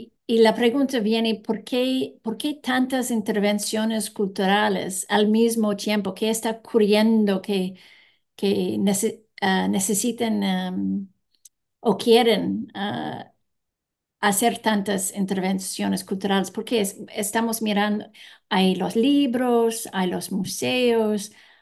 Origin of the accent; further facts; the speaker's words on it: Canada; Spanish is a second language; now in Peru; Y esto me sorprende, como canadiense no tenemos esto.